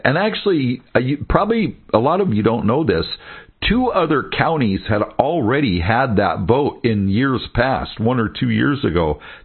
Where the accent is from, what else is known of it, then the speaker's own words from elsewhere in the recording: Portland, Oregon, United States; I was born in Portland. I'm an Oregonian, native Oregonian.